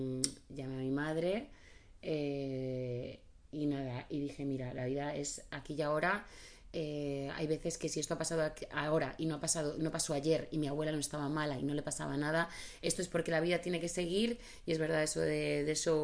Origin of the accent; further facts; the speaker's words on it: Barcelona, Catalonia, Spain; born there; cuando yo nací en Barcelona, lo máximo cuando vivíamos allí